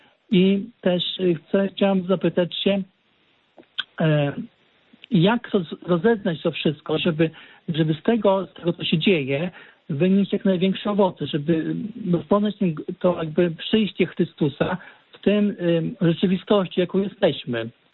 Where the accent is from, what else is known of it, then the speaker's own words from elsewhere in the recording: Chodyszewo, Podlaskie Voivodeship, Poland; now in Białystok, Poland; Chciałem też powiedzieć, że pochodzę też z Chodyszewa.